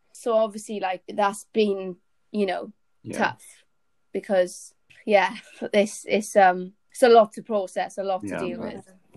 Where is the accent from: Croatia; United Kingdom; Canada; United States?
United Kingdom; Wales; I'm 23, I'm from Wales.